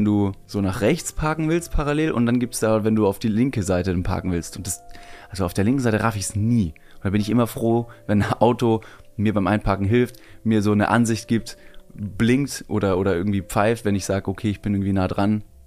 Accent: Ingolstadt, Bavaria, Germany; Naja, ich komme aus Bayern und da gibt's. Ich komme aus Ingolstadt und nicht allzu weit entfernt gibt's ein Dorf, das heißt Tittingen.

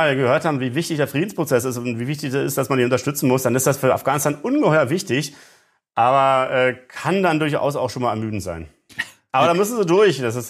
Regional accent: Germany; ich komme selber aus der DDR

